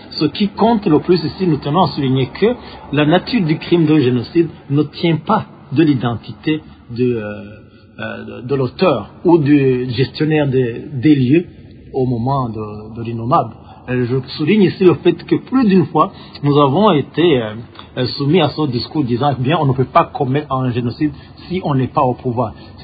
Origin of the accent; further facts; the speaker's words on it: Burundi; En tant que Burundais, nous savons que la filiation est patrilinéaire